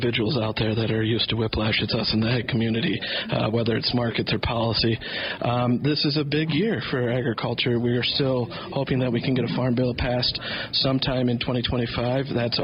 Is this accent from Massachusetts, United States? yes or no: no; Minnesota, United States; as a Minnesotan, I'm very proud that we have two new leaders on both the House and Senate Ag Committee.